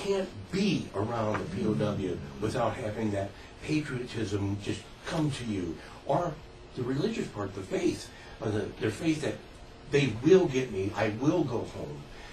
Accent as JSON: {"language": "English", "region": "Missouri", "country": "United States", "said": "I'm from Missouri, show me."}